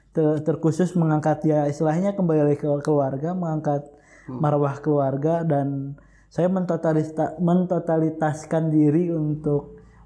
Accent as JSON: {"language": "Indonesian", "town": "Karawang", "region": "West Java", "country": "Indonesia", "tie": "born there", "lives_now": "Purwakarta, Indonesia", "said": "Saya lahir di Kampung Bubolak, Desa Puspasari, Kecamatan Pedas, Kabupaten Karawang."}